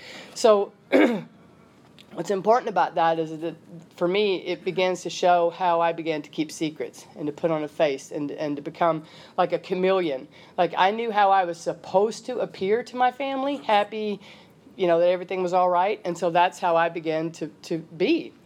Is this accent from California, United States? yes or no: no; Sledge, Mississippi, United States; I was born in Sledge, Mississippi, which is about 50 miles south of Memphis, Tennessee, on a cotton and soybean farm in the middle of nowhere.